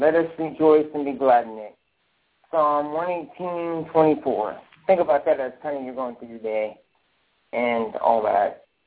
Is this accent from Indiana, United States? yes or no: yes; Indiana, United States; because I'm from Indiana, so I relate a lot to basketball.